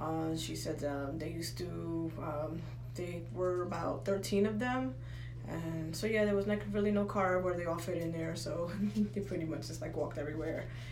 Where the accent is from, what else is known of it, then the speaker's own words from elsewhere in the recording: Passaic, New Jersey, United States; born there; I was born in Passaic, New Jersey.